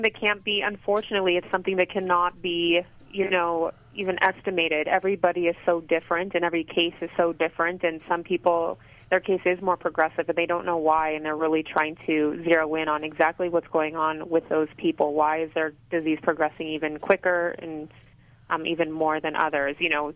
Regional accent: Colorado, United States; I'm from Colorado. For whatever reason, Colorado has one of the highest incidences in the United States

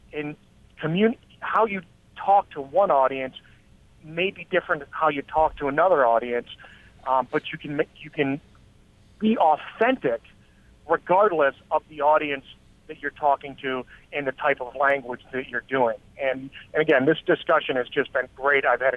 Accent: Canandaigua, New York, United States; accent: Rochester; I grew up in Canandaigua, so I speak like a Rochesterian primarily. But I also spent 20 years in the military

